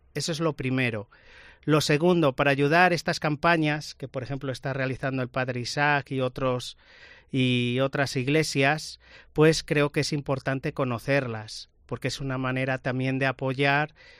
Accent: Castile and León, Spain; Bueno, yo soy de un pueblo de Zamora que se llama Sitrama de Tera.

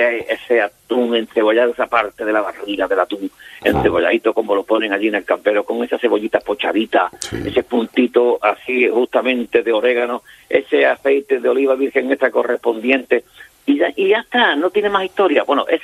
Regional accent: Barbate, Andalusia, Spain; Digo, mira, yo soy de Barbate.

